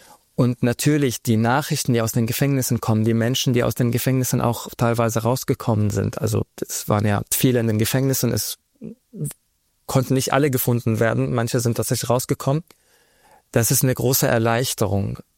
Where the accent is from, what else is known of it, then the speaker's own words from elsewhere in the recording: Darayya, Rif Dimashq, Syria; German is a second language; moved away as an adult; Das ist Dareia, ein Ort bei Damaskus. Ich habe, bis ich 20 war, dort gelebt. Und ich bin dort auch teilweise zur Schule gegangen und hatte dort viele Freunde. Und wir haben diesen Ort 2012 verlassen.